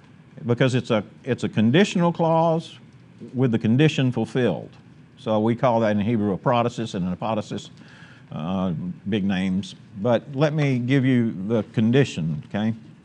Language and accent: English; Texas, United States; I've thrown enough dirt clods in my life because I'm from East Texas